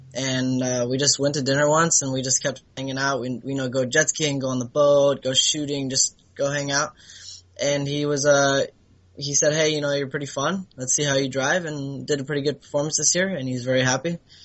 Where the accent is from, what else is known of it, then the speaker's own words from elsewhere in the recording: Cape Coral, Florida, United States; I grew up and was born and raised in Cape Coral, Florida, and I'm still living over here.